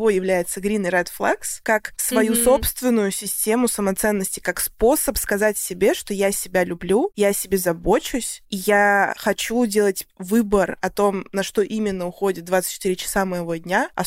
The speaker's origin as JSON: {"language": "Russian", "country": "Russia", "said": "я из России"}